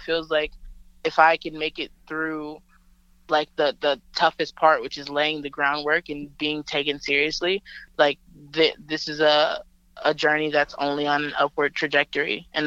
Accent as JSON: {"language": "English", "town": "Montgomery", "region": "Alabama", "country": "United States", "tie": "born or raised there", "said": "from my hometown is Montgomery, there's like 3 cases for the, like, the past 3 weeks."}